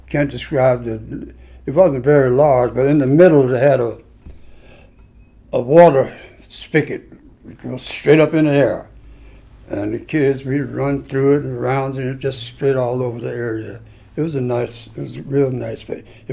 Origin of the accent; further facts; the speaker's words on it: Marietta, Georgia, United States; we lived in the Marietta Housing Projects on W.W. Lee Court off of Cole Street.